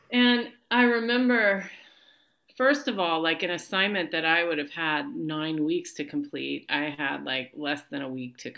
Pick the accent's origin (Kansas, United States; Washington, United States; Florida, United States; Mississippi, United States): Kansas, United States; Augusta; also born or lived in Pittsburg, Kansas; I was born in Pittsburgh, Kansas, and moved around a little bit, landed in Augusta, Kansas for fifth grade, and I graduated from Augusta High School.